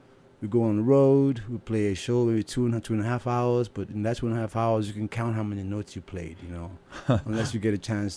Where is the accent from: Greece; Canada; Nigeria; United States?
Nigeria; Lagos; But that was our answer, to a … when I was growing up.